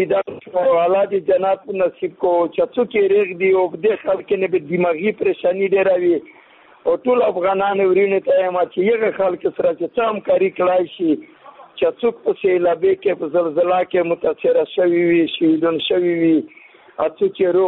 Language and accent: Pashto; Afghanistan; now in Punjab, Pakistan; زه افغان مهاجر یم په پنجاب کې